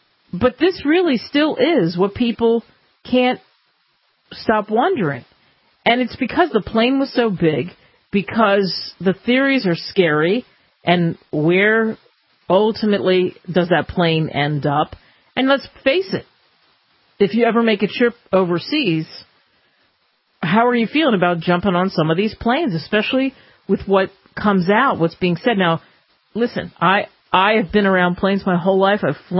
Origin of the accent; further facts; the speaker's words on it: New Jersey, United States; When I was a kid, I grew up in Jersey, so I had two uncles that were awesome fishermen.